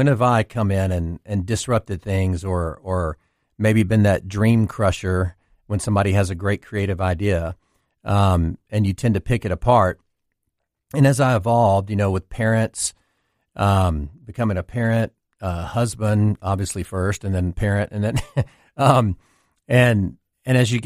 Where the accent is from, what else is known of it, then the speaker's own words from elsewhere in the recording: Louisiana, United States; I grew up in Louisiana without a father, had a mother that had three boys